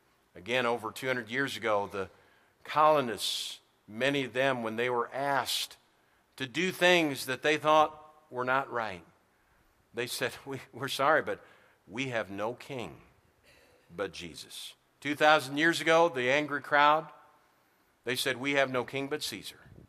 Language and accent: English; United States; Yes, I'm an American. I pledge allegiance to that flag.